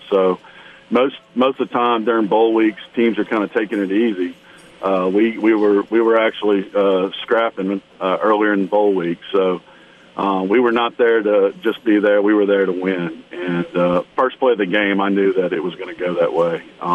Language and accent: English; Baton Rouge, Louisiana, United States; I grew up in Baton Rouge and went to Catholic High School.